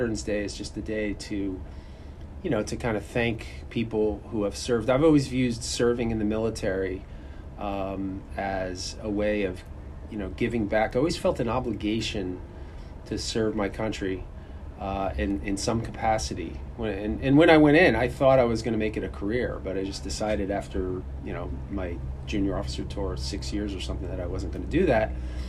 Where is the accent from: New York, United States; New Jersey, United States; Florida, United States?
New Jersey, United States; Well, I grew up at the Jersey Shore. I grew up in Monmouth County, and I grew up around the water.